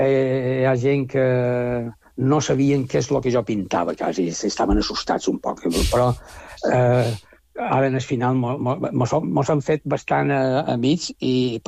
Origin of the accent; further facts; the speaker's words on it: Cartagena, Region of Murcia, Spain; born there; jo vaig néixer acabat la Guerra Civil a Espanya. I jo vaig néixer a Cartagena.